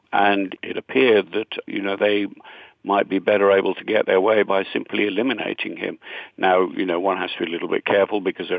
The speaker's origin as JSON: {"language": "English", "country": "United Kingdom", "said": "as a Brit"}